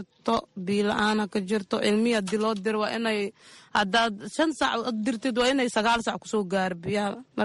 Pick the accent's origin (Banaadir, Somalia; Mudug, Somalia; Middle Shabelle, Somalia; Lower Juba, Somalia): Banaadir, Somalia; Mogadishu; Aniga Muqdisho ka imaaday.